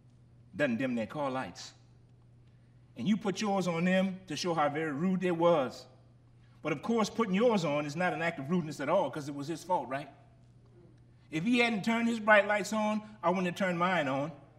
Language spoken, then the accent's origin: English; Gramercy, Louisiana, United States; I got to tell you again about my experience growing up in Gramercy.